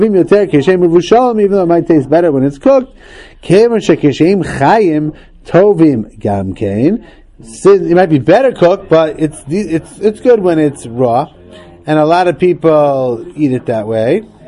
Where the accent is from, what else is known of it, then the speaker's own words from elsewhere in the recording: Hillcrest, New York, United States; So I grew up in Hillcrest on 168th Street between 75th and 76th.